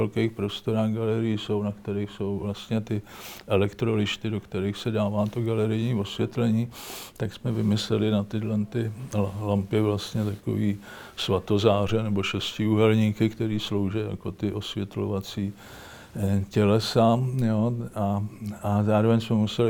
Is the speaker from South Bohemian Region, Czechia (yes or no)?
no; Prague, Czechia; Já jsem prostě z Vinohrad